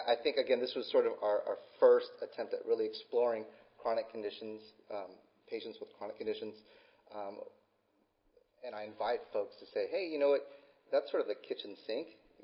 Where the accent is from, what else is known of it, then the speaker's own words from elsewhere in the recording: Hawaii, United States; And I don't know where that y'all came from because I'm from Hawaii